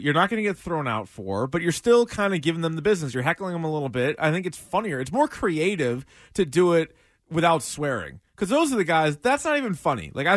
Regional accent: Texas, United States; now in Los Angeles, United States; I'm from Texas and I play in LA. Yeah, I'm cold.

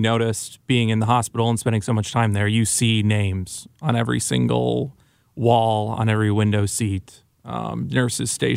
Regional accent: Chicago, Illinois, United States; This is the part where I'm from Chicago, so it's Greenville.

